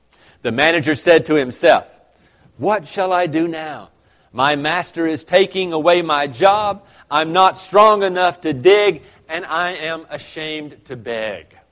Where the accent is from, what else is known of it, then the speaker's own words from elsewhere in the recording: the South, United States; I'm from the South. People can't say that real well.